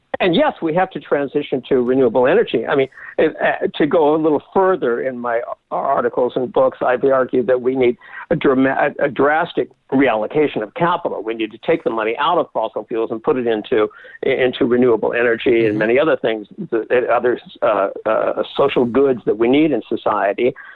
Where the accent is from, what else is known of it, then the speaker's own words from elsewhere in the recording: Seattle, Washington, United States; I grew up in Seattle, we had lakes and Puget Sound and whatnot.